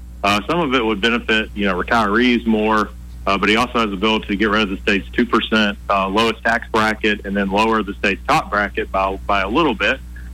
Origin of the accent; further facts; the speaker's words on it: Montgomery, Alabama, United States; And, you know, I'm from Montgomery.